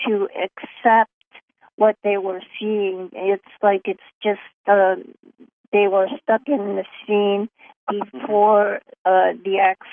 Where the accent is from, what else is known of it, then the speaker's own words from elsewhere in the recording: Ohio, United States; Hi, hi, it's everybody. … from Ohio.